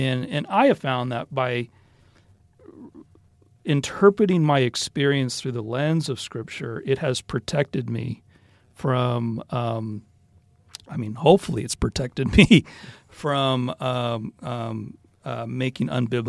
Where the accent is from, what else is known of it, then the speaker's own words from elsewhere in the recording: Tulsa, Oklahoma, United States; growing up in Tulsa, Oklahoma, Tulsa in the late 20th century was very different from first century Galilee.